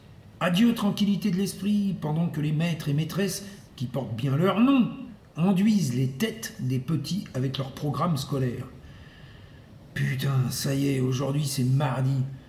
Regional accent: Hauts-de-France, France; Ça me rappelle mon enfance sur Terre, que j'ai passé entre Tracilval et Cuise-la-Motte, deux charmants villages de l'Oise, au nord de Paris

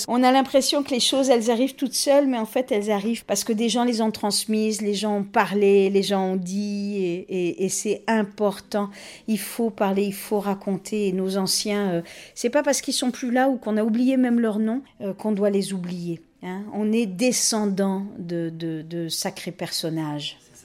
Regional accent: France; de là où j'ai grandi, hein, de cette France, de cette métropole

